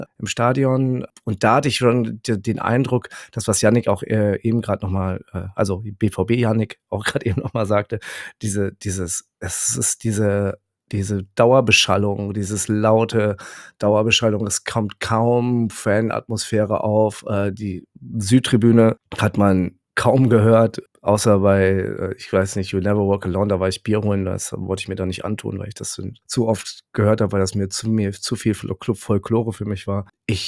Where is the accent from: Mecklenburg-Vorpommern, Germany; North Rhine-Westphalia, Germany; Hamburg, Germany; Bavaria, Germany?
North Rhine-Westphalia, Germany; born there; ich komme ja aus der Ecke gebürtig.